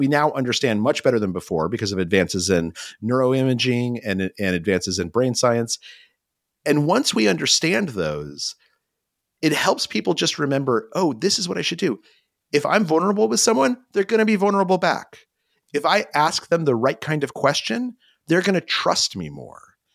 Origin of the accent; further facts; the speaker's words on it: New Mexico, United States; The old, I grew up in New Mexico.